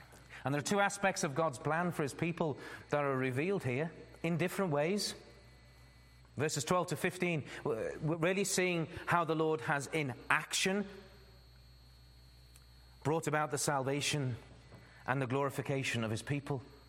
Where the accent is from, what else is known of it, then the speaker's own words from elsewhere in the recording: Liverpool, North West England, United Kingdom; now in Netherlands; Growing up in Liverpool, I mean.